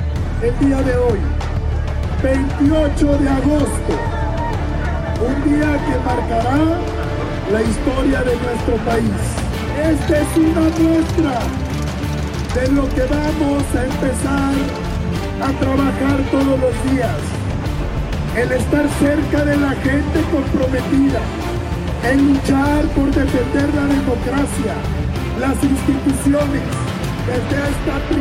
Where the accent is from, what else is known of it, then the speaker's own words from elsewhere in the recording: Mexico; somos mexicanos y tenemos que defender a México.